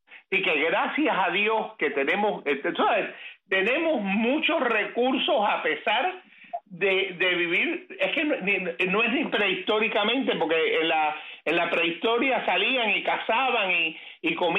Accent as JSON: {"language": "Spanish", "region": "Havana", "country": "Cuba", "moved": "yes", "lives_now": "Miami, United States", "said": "yo nunca me había ido de Cuba, que yo me había mudado de barrio, ¿ok? Porque yo salí de La Habana para Miami, y esto es un barrio de La Habana."}